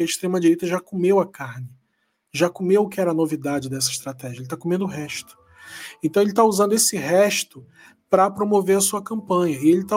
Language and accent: Portuguese; Rio de Janeiro, Brazil; eu sou carioca.